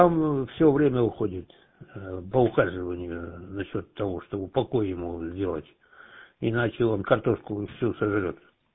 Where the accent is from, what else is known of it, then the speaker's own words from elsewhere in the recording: Siberia, Russia; Я комнатный сибиряк.